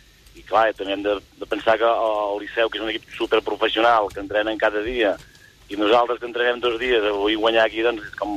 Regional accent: Igualada, Catalonia, Spain; jo soc d'Igualada... Abans sí que... Jo fa 8 anys sí soc a Taradell

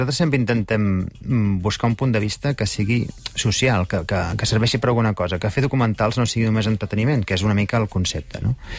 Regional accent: Vic, Catalonia, Spain; Perquè nosaltres som de Vic.

